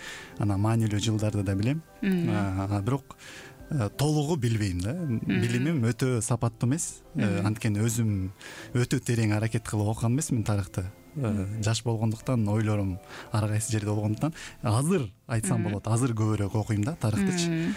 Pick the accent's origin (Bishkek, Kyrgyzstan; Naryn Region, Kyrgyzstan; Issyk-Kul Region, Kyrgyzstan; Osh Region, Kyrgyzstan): Issyk-Kul Region, Kyrgyzstan; Lipenka; негизи өзүм Ысык Көл областында, Жети Өгүз районунда Липинка деген айылда төрөлгөм 2000-чи жылы. Ошо 17 жашка чейин ошол жерде чоңоюп, өсүп, окуп